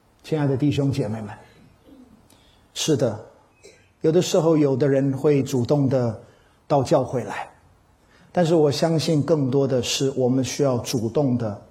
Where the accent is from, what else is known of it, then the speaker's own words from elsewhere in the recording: China; 我想跟我们中国人的历史非常非常的类似